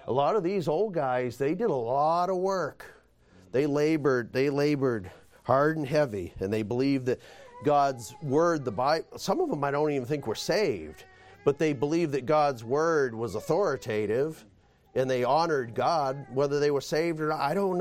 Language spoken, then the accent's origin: English; New Hampshire, United States; A little boy growing up in New Hampshire and going on a field trip with my school down to the Boston Museum of Science.